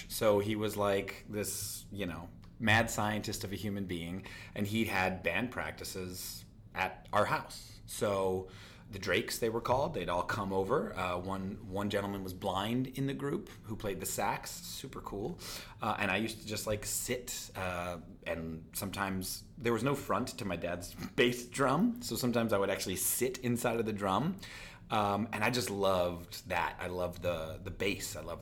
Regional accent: Pennsylvania, United States; also born or lived in Philadelphia; Born in Philly and then moved outside of it.

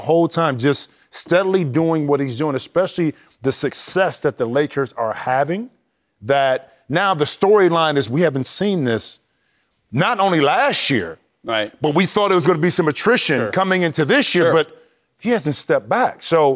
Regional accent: Ohio, United States; Trust me, I'm from Ohio.

